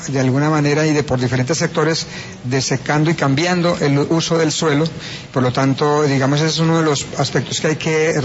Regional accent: Tolima, Colombia; born there; No, yo nací en el Tolima, pero ya estoy aquí en la costa hace más de 12 años.

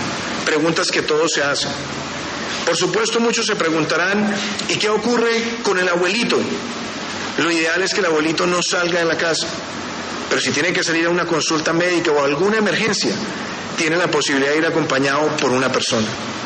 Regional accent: Colombia

